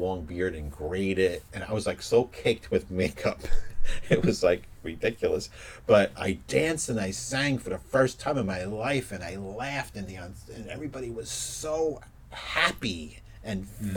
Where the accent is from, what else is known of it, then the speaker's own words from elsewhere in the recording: Queens, New York, United States; Yeah, I grew up in Queens. We didn't have community theater.